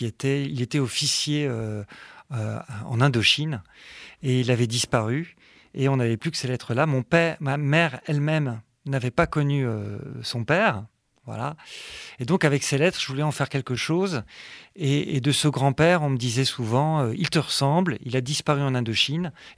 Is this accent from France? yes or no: yes; Grand Est, France; Moi, je suis alsacien.